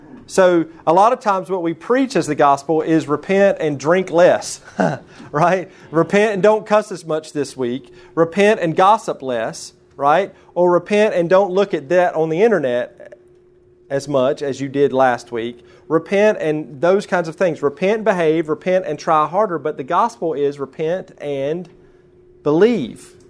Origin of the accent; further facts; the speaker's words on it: Fletcher, North Carolina, United States; born there; before I was technically a North Carolina Baptist, because my dad graduated from Fruitland in 1974. And I was born in 1976 in Fletcher.